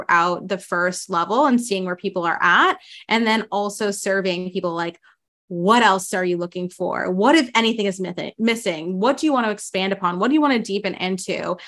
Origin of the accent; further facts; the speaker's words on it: New Orleans, Louisiana, United States; accent: Southern; New Orleans and sometimes I slip into Southern accents. So if y'all want to, yeah, I won't go into my Southern accent right now.